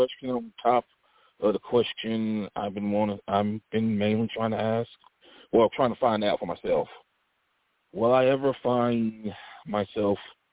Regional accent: Memphis, Tennessee, United States; kind of like similar to where my hometown is, of Memphis.

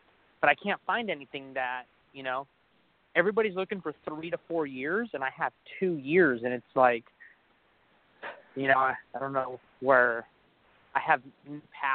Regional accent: Sacramento, California, United States; I'm calling because I'm back in my hometown

